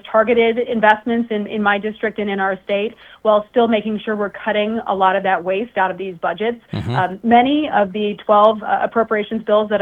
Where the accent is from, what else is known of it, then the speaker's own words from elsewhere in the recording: Des Moines, Iowa, United States; But I was originally born and raised in the Des Moines area, so graduated from Valley High School and then went out of state to get my undergraduate degree, and then always knew I wanted to come back to Iowa.